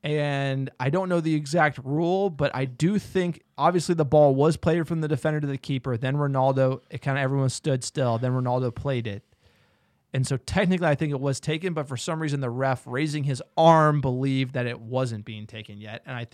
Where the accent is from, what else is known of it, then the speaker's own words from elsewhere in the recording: New Jersey, United States; I mean, we grew up in New Jersey. There's a lot of Jets fans.